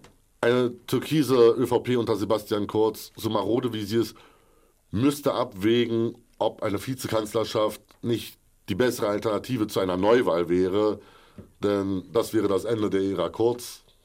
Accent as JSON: {"language": "German", "country": "Germany", "tie": "born or raised there", "moved": "as an adult", "lives_now": "Austria", "said": "Wir sind 1980 in der DDR geboren. Das macht bis zur Wiedervereinigung, zur sogenannten Wiedervereinigung, 10 Jahre. Mhm. Bis 2002 lebten wir somit dann in der Bundesrepublik. Das macht 12 weitere Jahre. Seit 2003 hier in Österreich."}